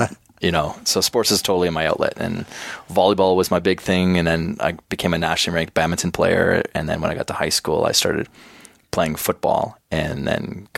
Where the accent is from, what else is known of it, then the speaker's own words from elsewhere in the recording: Canada; growing up in Canada, you got a lot of gym time.